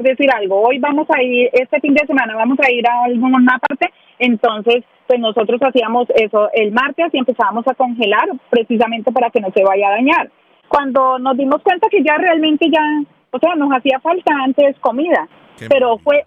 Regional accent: Ibagué, Tolima, Colombia; now in United States; Soy de Ibagué, del departamento del Tolima.

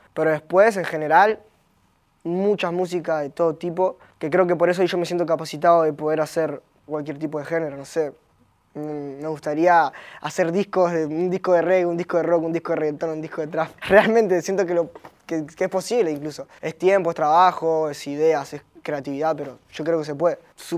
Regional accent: Argentina; Me es orgullo decir soy argentino y hago esto.

